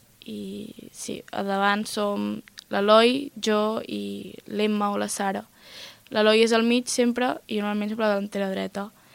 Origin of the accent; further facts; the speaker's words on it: Bellcaire d'Empordà, Catalonia, Spain; jo sóc de Bellcaire